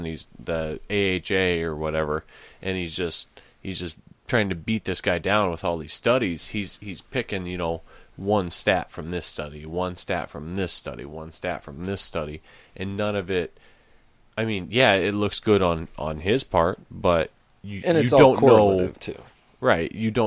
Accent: Iowa, United States; 712, brother.

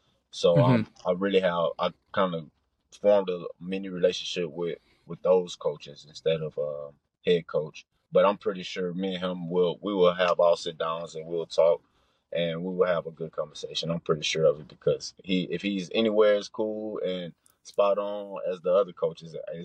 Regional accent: Beaumont, Texas, United States; Yeah, that's my hometown.

